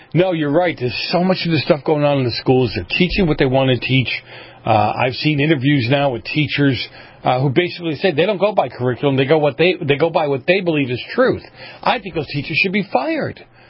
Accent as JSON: {"language": "English", "town": "Boston", "region": "Massachusetts", "country": "United States", "tie": "born or raised there", "said": "You know, I grew up in Boston in the 70s."}